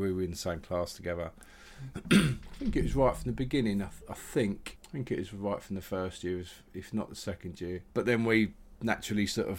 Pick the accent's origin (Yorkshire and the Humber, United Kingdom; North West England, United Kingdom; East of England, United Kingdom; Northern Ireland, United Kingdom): East of England, United Kingdom; Loughton; I like the fact that I grew up in Loughton. It was good, nice area.